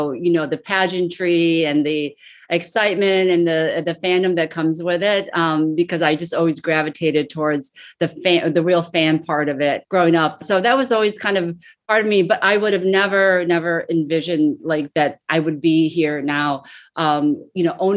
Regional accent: Fairport, New York, United States; But so I grew up, you know, in Fairport, New York. It was a huge school, like, you

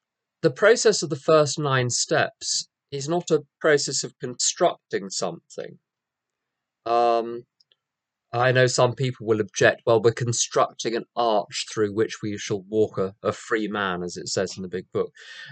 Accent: United Kingdom; Being British, these were low key, undramatic

